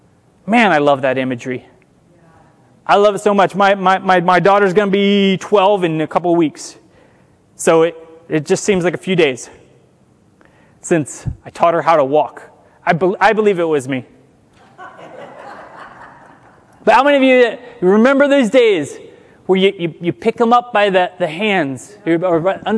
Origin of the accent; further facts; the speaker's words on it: California, United States; And we don't, because we're Californian.